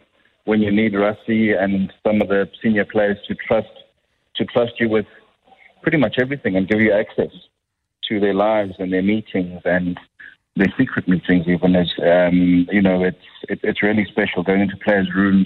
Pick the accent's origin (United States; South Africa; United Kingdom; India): South Africa; You're watching it as a South African and a rugby fan